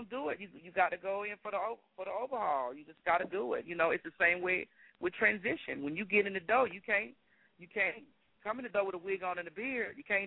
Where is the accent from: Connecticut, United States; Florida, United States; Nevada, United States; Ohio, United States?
Florida, United States; Miami; I'm from Dade County, Miami, Florida